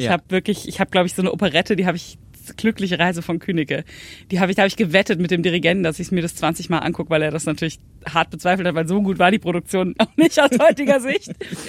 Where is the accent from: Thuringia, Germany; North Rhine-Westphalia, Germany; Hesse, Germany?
Hesse, Germany; Messel; Also ich komme tatsächlich gar nicht so weit von hierher, aus Darmstadt. Also nicht ganz aus Darmstadt, aus Messel, so ein kleiner Ort bei Darmstadt. Und bin da auch in die Schule gegangen und habe dann auch eine Zeit lang irgendwie mal im Odenwald gewohnt.